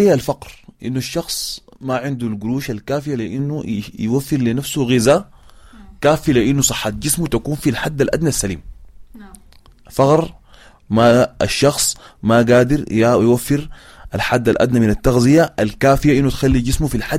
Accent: Sudan; يعني ممكن تلقى ناس بعض القبائل عندنا في السودان أو في جنوب السودان أو في كينيا يكون عندهم أبقار كثيرة جدا

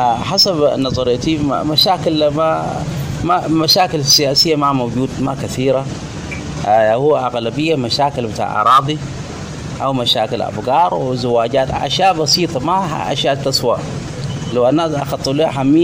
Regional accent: South Sudan; أي منطقة أنا مشيت فيها أنا بكون مستقر، أنا جنوبي

